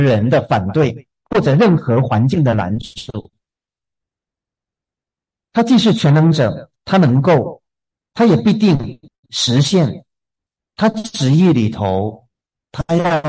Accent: Gulangyu, Fujian, China; 小时候在鼓浪屿的时候，我们亲在楼下的小院子里有养鸡

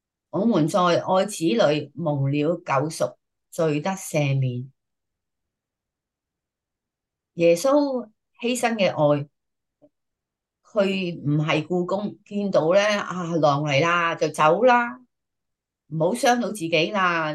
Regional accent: Guangdong, China; accent: Cantonese; 我哋廣東話就話應該係袖手旁觀、隔岸觀火

